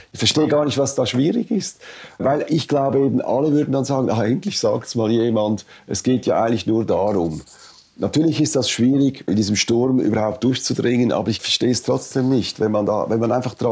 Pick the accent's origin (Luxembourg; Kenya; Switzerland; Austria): Switzerland; Nein, ich bin eigentlich extrem für Migration, das eben gerade als Schweizer.